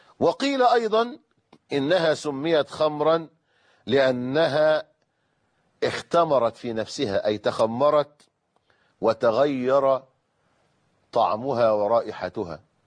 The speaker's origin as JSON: {"language": "Arabic", "country": "Egypt", "said": "وكانوا بيسموها عندنا في مصر البوظة"}